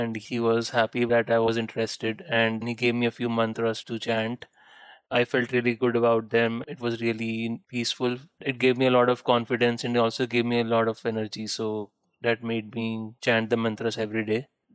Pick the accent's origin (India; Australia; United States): India; So I come from India, from the country of gurus.